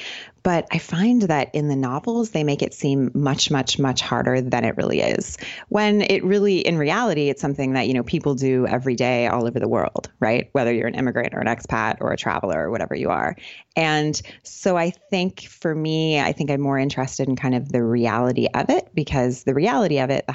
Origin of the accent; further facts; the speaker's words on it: California, United States; moved away as an adult; You know, I grew up in California, but basically since I left university, I've just kind of been living in a different country.